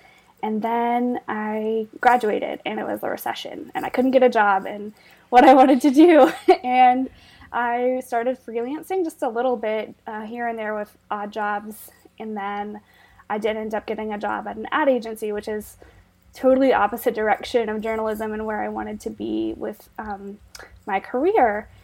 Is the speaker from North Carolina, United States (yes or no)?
yes; Charlotte, North Carolina, United States; I grew up in Charlotte, and I was always really interested in art.